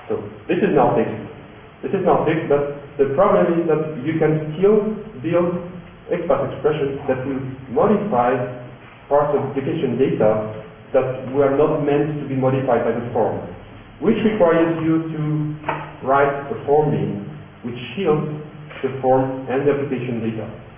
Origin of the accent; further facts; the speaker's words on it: Toulouse, Occitania, France; English is a second language; I'm from Toulouse in the south of France